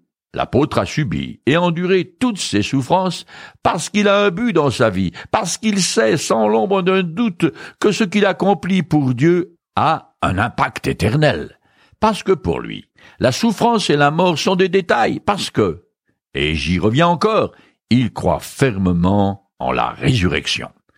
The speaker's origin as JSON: {"language": "French", "country": "France", "said": "Moi, je suis né français et un peu rétro. Sans être trop présomptueux, je crois que je pourrais encore mourir pour la France, mon pays d'origine."}